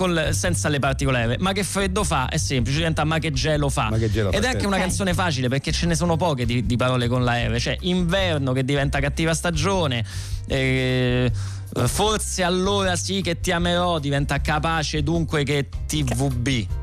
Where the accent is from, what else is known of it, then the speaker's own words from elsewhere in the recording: Rome, Lazio, Italy; Io sono avvantaggiato il fatto che sono di Roma, quindi a volte andiamo a cantare.